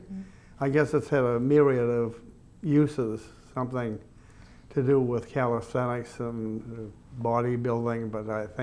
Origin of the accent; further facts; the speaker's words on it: Natick, Massachusetts, United States; also born or lived in Boston; I grew up in Natick because my mother and father came here when I was very young, maybe 6 months or something like that. And we settled in East Natick